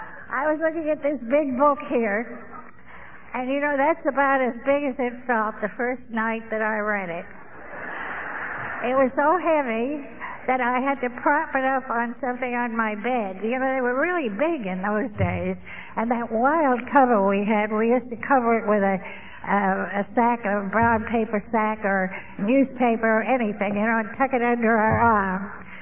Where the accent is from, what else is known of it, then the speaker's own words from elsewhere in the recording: Sydney, New South Wales, Australia; born there; moved away; I was born in April in the fall, and that was in Sydney, Australia.